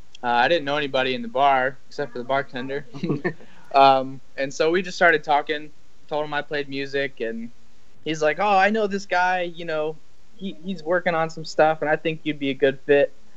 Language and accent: English; Virginia, United States; And she is Canadian, and I'm from Virginia, so we just decided to give long distance a try.